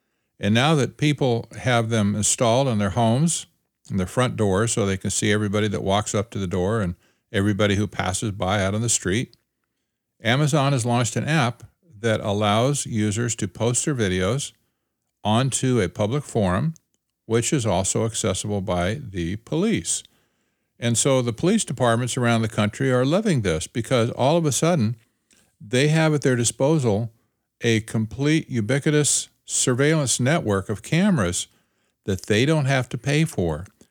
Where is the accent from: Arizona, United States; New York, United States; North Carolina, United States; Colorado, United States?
Arizona, United States; Mesa; A man in Chandler, Arizona, which is close to my hometown of Mesa